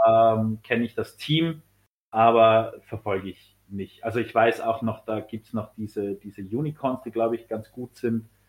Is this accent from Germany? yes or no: no; Austria; bin als Österreicher auch eher jetzt bei der AFL, also der Austrian Football League, so ein bisschen dabei.